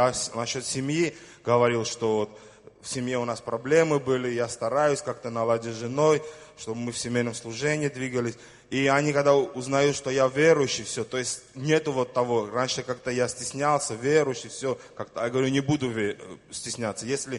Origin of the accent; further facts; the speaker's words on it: Armenia; Ну, я армянин, для меня как-то, вот знаете, как армяне, гордый народ такой.